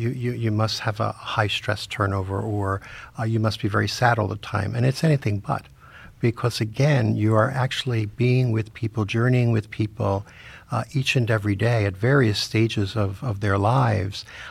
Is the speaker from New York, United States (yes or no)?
yes; Bronx, New York, United States; I'm from Bronx, New York.